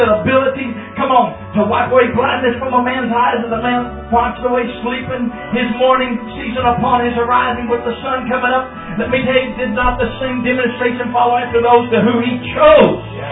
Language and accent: English; Texas, United States; One of them is a good brother I know from my home state of Texas